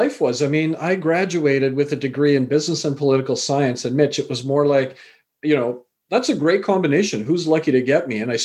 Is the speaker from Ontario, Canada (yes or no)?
no; Vancouver, British Columbia, Canada; also born or lived in England; I was born in England, raised in Canada, came here when I was only 4 years old to Vancouver and established a life here. But my parents, they originally are from Fiji Islands, which is near Australia, New Zealand. And my grandfather's come from India.